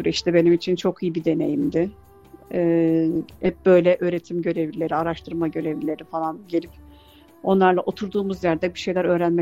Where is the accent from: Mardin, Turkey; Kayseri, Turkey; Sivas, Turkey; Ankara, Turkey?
Kayseri, Turkey; also born or lived in Istanbul; Ve ben dedim ben memleketim olan Kayseri'de öğretmenlik yapacağım.